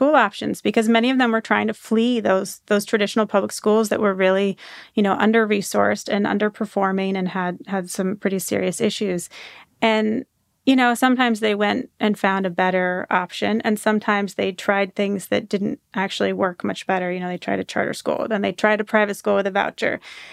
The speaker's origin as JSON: {"language": "English", "region": "Washington", "country": "United States", "tie": "born or raised there", "said": "I grew up in Washington State, in a conservative corner of Washington State, but the state is, you know, a blue state"}